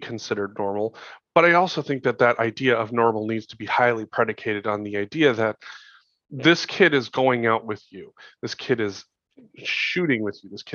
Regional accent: Montana, United States; I grew up in Montana.

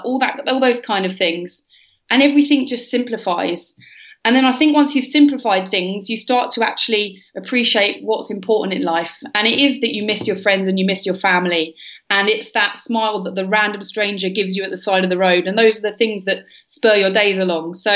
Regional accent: London, United Kingdom; I was raised in London in the UK, which is a bit of a strange place for an adventurer to be raised.

